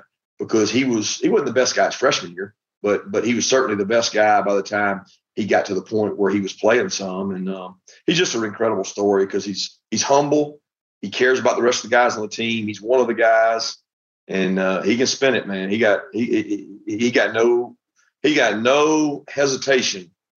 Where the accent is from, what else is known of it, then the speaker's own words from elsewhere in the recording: Montgomery, Alabama, United States; also born or lived in South Georgia; I grew up in Montgomery, Alabama for a long time, then South Georgia.